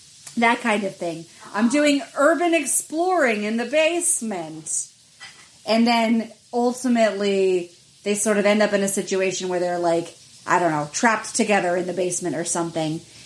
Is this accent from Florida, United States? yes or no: no; New York City, New York, United States; I'm from the Upper West Side.